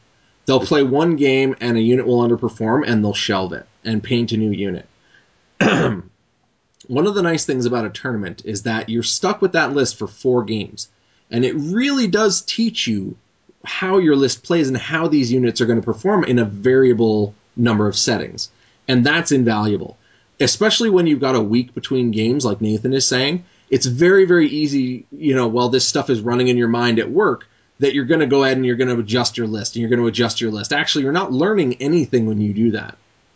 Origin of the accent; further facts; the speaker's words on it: Canada; Never been there. We're Canadian.